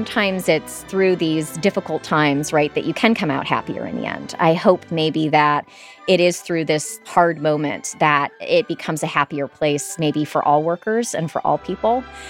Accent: Michigan, United States; I was so fascinated by this because I'm not from Florida. I'm from Michigan.

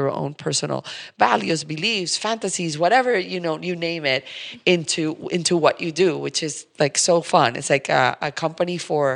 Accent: Colombia; So, for example, I am from Colombia

